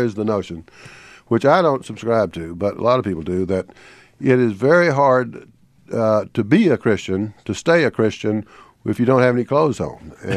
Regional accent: the South, United States; one great thing about being a Southerner living in the North is that nobody keeps track of whether you're going to church or not.

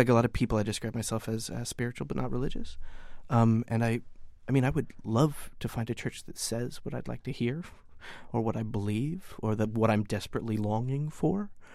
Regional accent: Texas, United States; I spent a long time writing sort of surreal westerns, you know, growing up in Texas.

